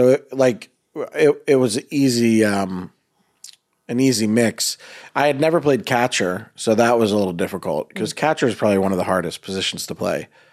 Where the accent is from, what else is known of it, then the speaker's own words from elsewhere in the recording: Boston, Massachusetts, United States; I'm originally from Boston, so I played Little League a lot in Boston